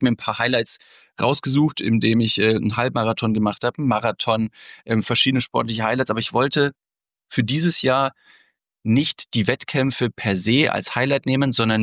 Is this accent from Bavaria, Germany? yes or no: yes; Ingolstadt, Bavaria, Germany; Ich habe früher 12 Jahre im Verein gespielt, zum Beispiel in meiner Heimat aus